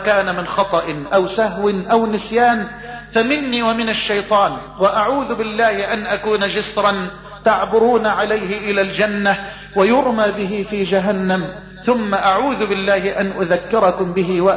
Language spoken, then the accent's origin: Arabic; Egypt